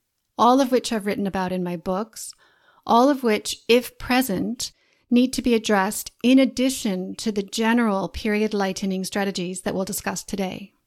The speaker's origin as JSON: {"language": "English", "country": "Canada", "lives_now": "Christchurch, New Zealand", "said": "I'm Canadian, but live in Christchurch, New Zealand"}